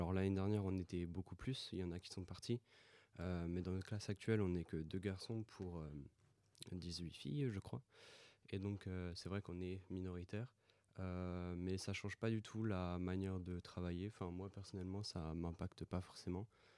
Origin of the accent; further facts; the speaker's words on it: Pays de la Loire, France; now in Bourges, France; j'ai 19 ans et donc je fais mes études au lycée Jacques Coeur à Bourges. Je ne viens pas du tout de Bourges, je viens de la Mayenne. Et avec Parcoursup, je suis venu à Bourges.